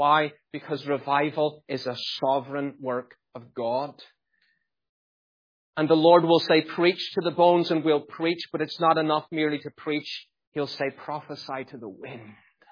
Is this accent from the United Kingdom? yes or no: yes; Northern Ireland, United Kingdom; I was brought up in Northern Ireland.